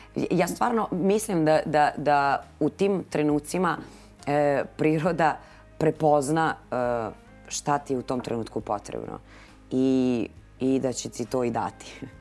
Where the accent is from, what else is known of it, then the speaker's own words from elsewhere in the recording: Stanišić, Vojvodina, Serbia; Ja sam inače sa sela, ja sam iz Stanišića, negde u svoje trećoj, četvrtoj godini sam se preselila u grad.